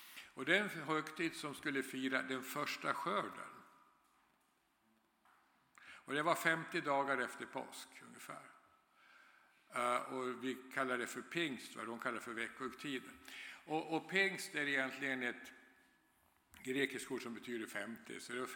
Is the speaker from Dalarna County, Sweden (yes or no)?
yes; Dalarna County, Sweden; och som ni hör på dialekten så kommer jag inte härifrån utan från Bergslagen från början i södra Dalarna.